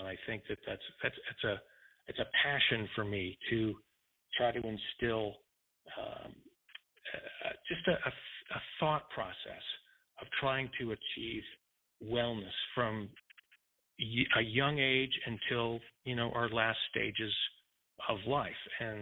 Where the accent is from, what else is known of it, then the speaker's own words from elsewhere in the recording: New England, United States; now in La Quinta, United States; I grew up in New England where it's still snowing. Although I live in La Quinta, California now in the nice weather in the desert.